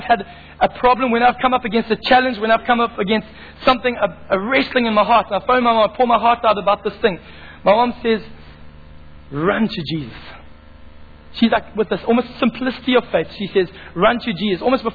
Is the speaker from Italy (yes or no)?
no; Zimbabwe; I grew up in Zimbabwe